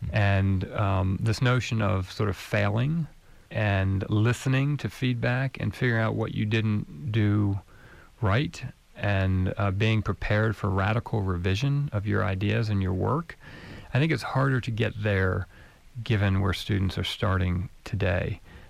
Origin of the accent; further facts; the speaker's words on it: Nashville, Tennessee, United States; from my hometown of Nashville